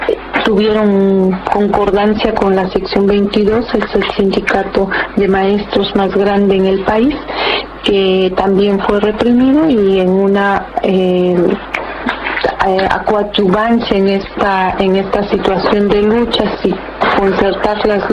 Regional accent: Oaxaca, Mexico; Vengo de Oaxaca

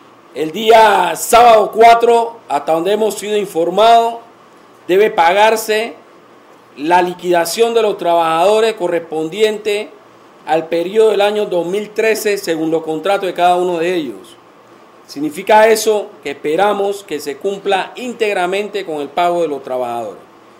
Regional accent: Panama; Y como panameños que somos, exigimos transparencia

